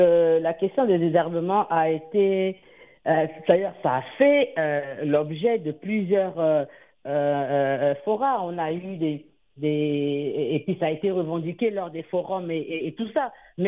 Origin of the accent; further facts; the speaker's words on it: Central African Republic; Mais chez nous, en République centrafricaine, nous n'avons pas cette culture d'armes.